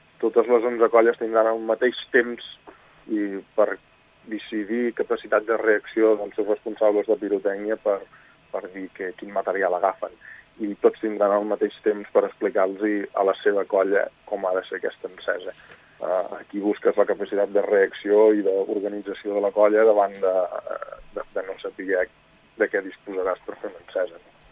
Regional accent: Picamoixons, Catalonia, Spain; com soc de Picamoixons i a Picamoixons no hi ha colla de diables

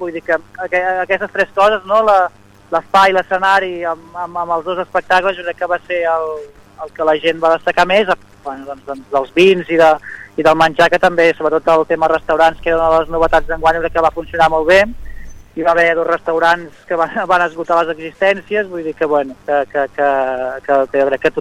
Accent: Barberà del Vallès, Catalonia, Spain; jo perquè com que soc de Barberà d'allò

